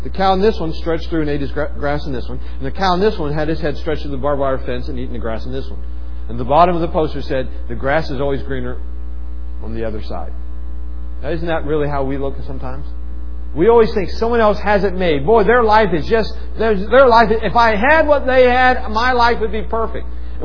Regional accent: West Virginia, United States; You know, I'm a kid from West Virginia. I mean, what do we know about airports?

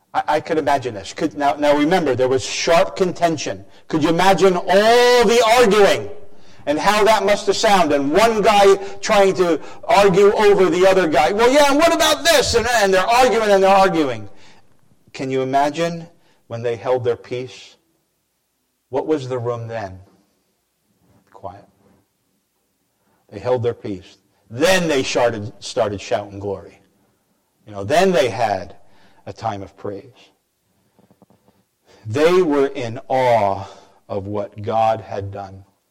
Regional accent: New Jersey, United States; You folks love me even though I'm from New Jersey.

